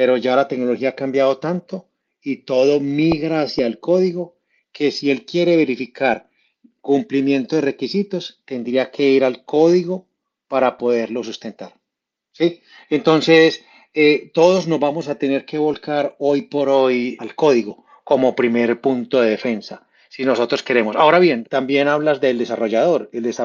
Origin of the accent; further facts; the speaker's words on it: Medellín, Antioquia, Colombia; yo soy de Medellín, la segunda ciudad de Colombia